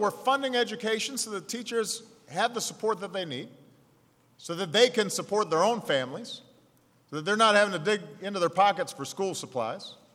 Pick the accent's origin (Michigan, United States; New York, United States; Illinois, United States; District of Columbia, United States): Illinois, United States; Chicago; Back in my hometown of Chicago, Mayor Rahm Emanuel's opening up schools like this one.